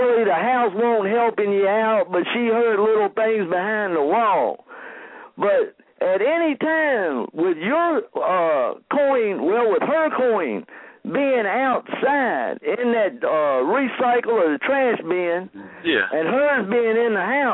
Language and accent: English; Roanoke, Virginia, United States; also born or lived in San Diego; I was born in San Diego, but I grew up here in Virginia, around the surrendering grounds down in Appomattox and Lynchburg. But I lived in Roanoke most of my life